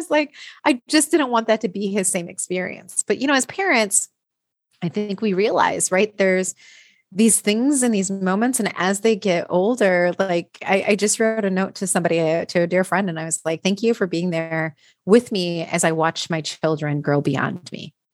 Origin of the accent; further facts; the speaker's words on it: Wisconsin, United States; So I grew up in Wisconsin in a, you know, relatively smaller community.